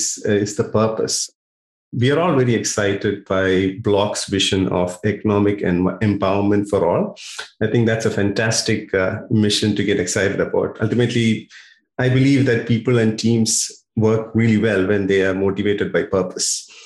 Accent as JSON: {"language": "English", "country": "India", "second_language": "English", "moved": "yes", "lives_now": "Melbourne, Australia", "said": "Look, I'm from India. We Indians have cricket in our blood."}